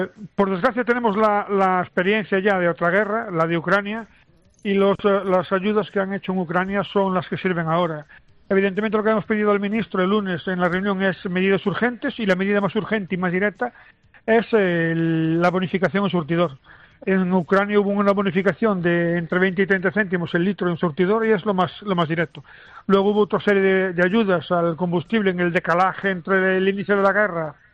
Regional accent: Burela, Galicia, Spain; desde Burela, que es mi pueblo, por ejemplo, en el norte de Lugo, en Galicia

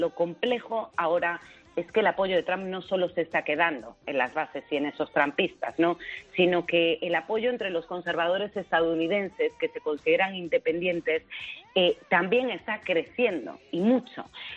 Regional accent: A Coruña, Galicia, Spain; a pesar de que yo soy de La Coruña

